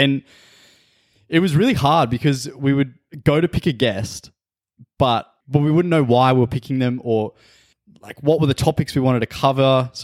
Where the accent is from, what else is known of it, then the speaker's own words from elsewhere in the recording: Canberra, Australian Capital Territory, Australia; because we're from Canberra, a pretty small city.